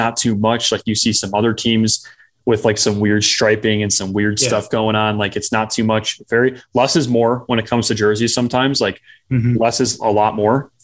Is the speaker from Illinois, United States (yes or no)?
yes; Chicago, Illinois, United States; And I wish that, you know, my hometown team, the Blackhawks, would do more.